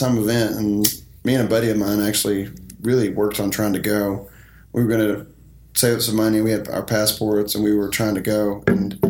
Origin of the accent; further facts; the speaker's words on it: Stephenville, Texas, United States; I grew up in Stephenville, Texas, which is